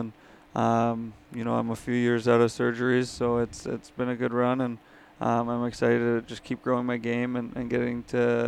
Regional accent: St. Louis, Missouri, United States; that's kind of how I learned when I was younger and on that Stanley Cup team and growing up in St. Louis, you learn by seeing the older guys do it.

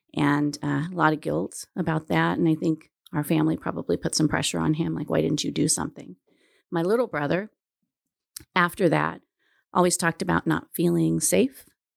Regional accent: Huntington Beach, California, United States; born or raised there; also born or lived in Japan

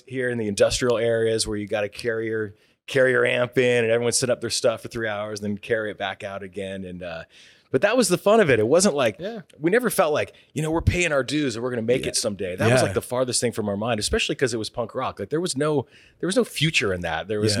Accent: Garden Grove, California, United States; we're just regular kids growing up in Garden Grove, right?

